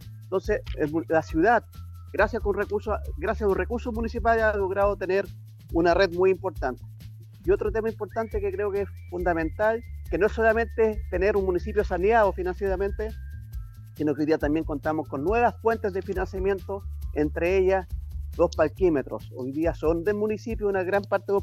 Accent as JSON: {"language": "Spanish", "region": "Valparaíso", "country": "Chile", "tie": "born or raised there", "said": "Soy un porteño nacido en el Pirán de Fulme"}